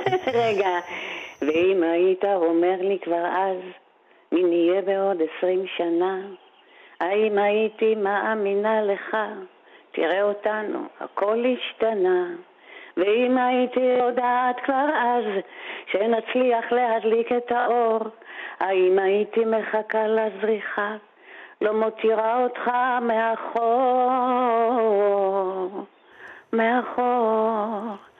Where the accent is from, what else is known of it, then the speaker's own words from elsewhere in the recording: Haifa, Haifa District, Israel; בחגיגות עצמאות בחיפה, ופשוט הרקדתי תוך כדי שירה